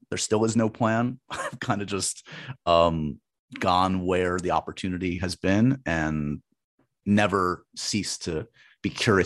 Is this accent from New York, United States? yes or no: yes; New York City, New York, United States; I grew up in New York City, loved movies, TV, New York Yankees.